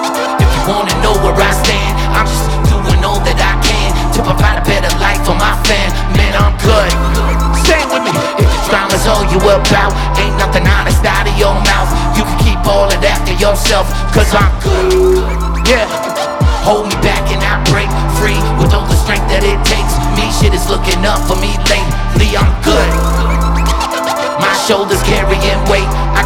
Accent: Canada; I come from Canada, in case you didn't know. It's a place up north where we sleep in igloos.

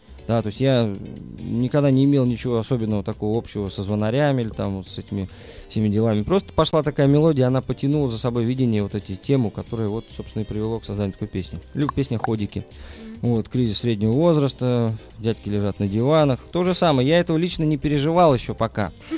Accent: Saint Petersburg, Russia; То есть никто даже не думает, что я коренной ленинградец.

